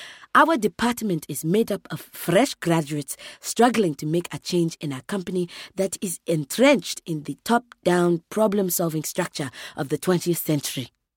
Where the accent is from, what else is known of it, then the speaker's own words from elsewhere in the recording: Oloitokwe, Kenya; In my hometown of Oloitokwe, Kenya, we use green practices without even considering it or referring to them as green.